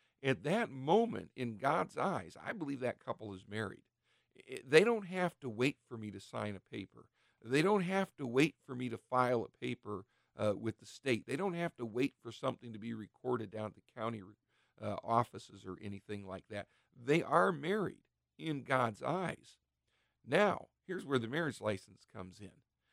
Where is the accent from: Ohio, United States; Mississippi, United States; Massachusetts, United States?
Ohio, United States; one of the reasons I'm a little doubtful here in my home state of Ohio is just up to the north, Cleveland.